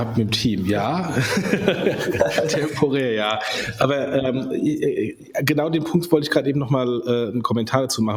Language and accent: German; Germany; dass wir als Deutsche, und das sage ich jetzt mal ganz speziell, ich als Deutscher